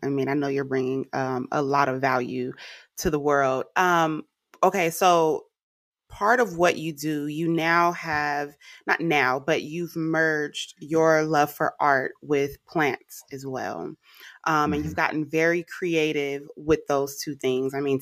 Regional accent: California, United States; Well, I'm from the Bay. I know you're not from Los Angeles, but I am a Cali girl.

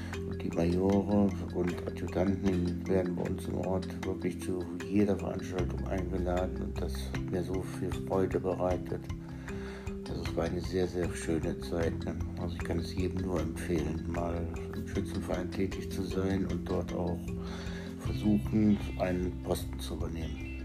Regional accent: Neuss, North Rhine-Westphalia, Germany; Also ich wurde am 8.12.1963 geboren in Neuss. Ne? Bin auch in der Nähe von Neuss aufgewachsen, habe in Norf die Realschule besucht.

